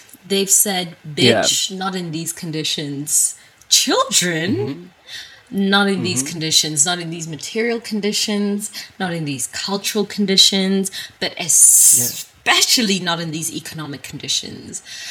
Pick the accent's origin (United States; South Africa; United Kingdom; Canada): South Africa; You know, I'm South African. We're sluts for our families. This is a family-centric culture.